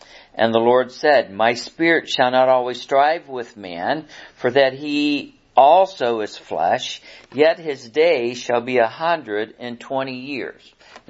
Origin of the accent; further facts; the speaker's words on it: Missouri, United States; I'm from Missouri. You got to show me stuff, you know.